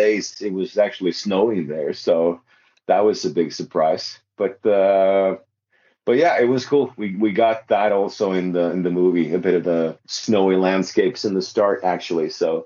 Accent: Norway; I'm from Norway.

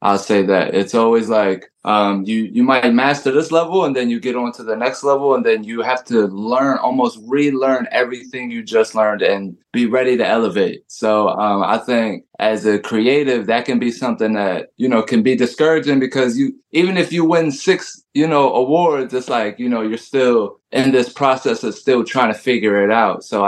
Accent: New Jersey, United States; I'm from Jersey.

